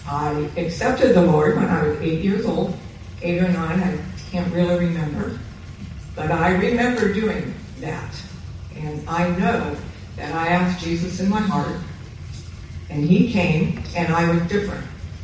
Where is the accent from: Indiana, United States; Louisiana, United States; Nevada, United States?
Indiana, United States; I was born and raised in Indiana, northern Indiana, cold country.